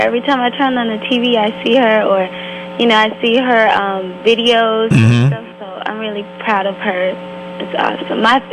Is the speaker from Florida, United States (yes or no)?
yes; Fort Myers, Florida, United States; I'm from Fort Myers, Florida.